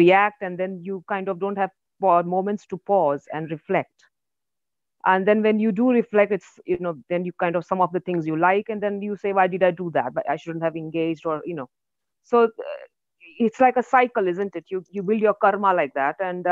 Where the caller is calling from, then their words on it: London, United Kingdom; I'm calling you from London right now. It's about 7 in the morning.